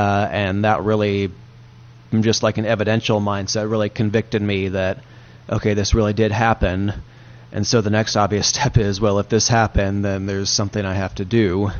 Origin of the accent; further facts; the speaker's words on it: North Carolina, United States; Me and my three brothers, we grew up Presbyterian down in North Carolina.